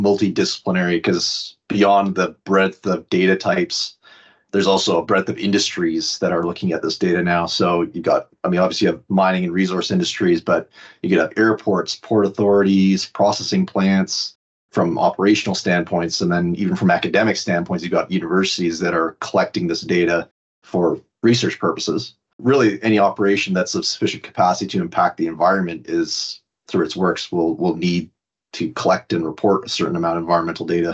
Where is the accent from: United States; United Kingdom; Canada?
Canada; I've been with Acquire almost 2 years. Probably from the accent, you can tell I'm from Canada.